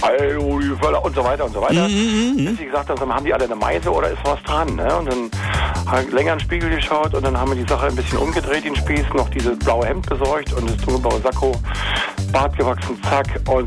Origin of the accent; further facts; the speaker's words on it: Süsel, Schleswig-Holstein, Germany; Ich komme aus Süsel.